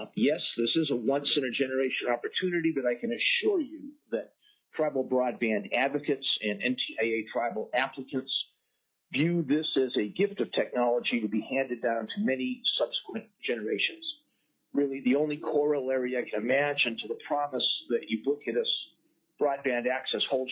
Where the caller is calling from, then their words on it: Bethel, Alaska, United States; I'm calling from Bethel